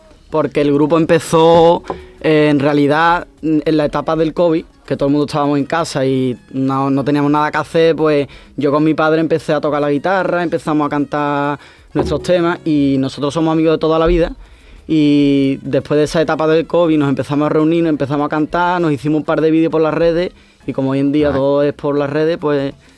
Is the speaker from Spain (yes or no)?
yes; Bormujo, Andalusia, Spain; como nosotros somos de Bormujo los tres, nos gusta hacer una vez al año un concierto benéfico